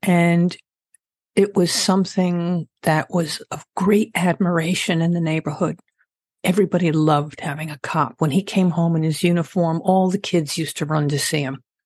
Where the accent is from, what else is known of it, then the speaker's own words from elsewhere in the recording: Massapequa Park, New York, United States; also born or lived in Brooklyn; Born in Brooklyn, raised on Long Island, Massapequa Park, per se